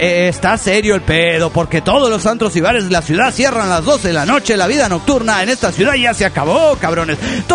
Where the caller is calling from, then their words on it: Guatemala; de Guatemala.